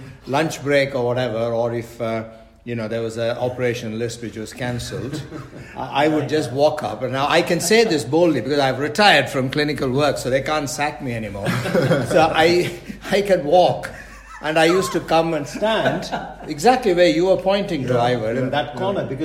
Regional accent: India; growing up in India

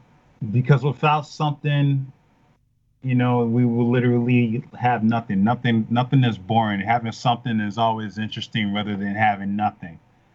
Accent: Chicago, Illinois, United States; Cause, I'm from Chicago originally.

